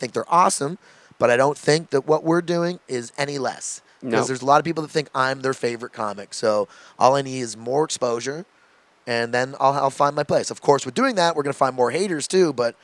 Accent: Toronto, Ontario, Canada; I still love some of my friends growing up in Toronto when I was back there those last few weeks.

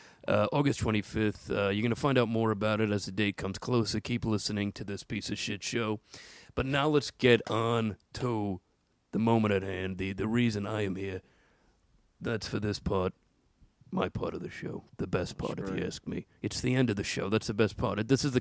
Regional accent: Atlantic City, New Jersey, United States; We have a very interesting past because I come from Atlantic City.

